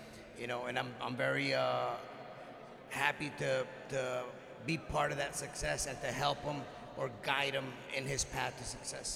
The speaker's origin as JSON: {"language": "English", "town": "San Diego", "region": "California", "country": "United States", "tie": "born or raised there", "said": "backyard of San Diego, you know, my hometown."}